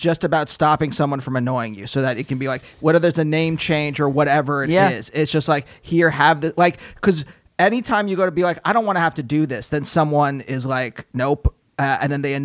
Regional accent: Pennsylvania, United States; I know I saw it growing up in Pennsylvania.

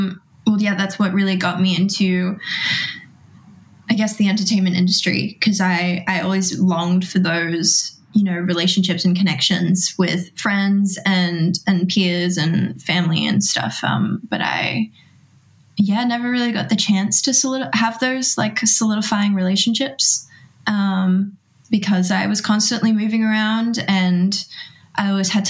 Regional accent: Philippines; being Filipino, music and dance and just the arts is, like, so intertwined within our culture.

